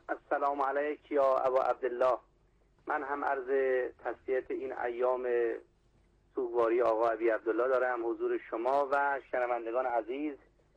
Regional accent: Bushehr, Iran; ما یک شهیدی داریم در منطقه دشتی و از شهر خودم شنبکی

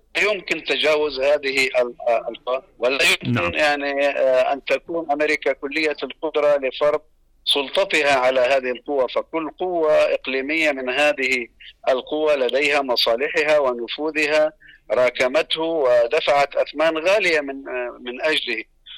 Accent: Palestine

